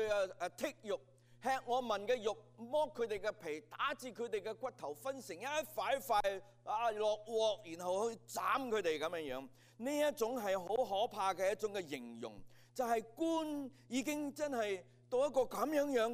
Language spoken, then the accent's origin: Cantonese; Hong Kong; 我哋香港人成日都讲呢班咁嘅官。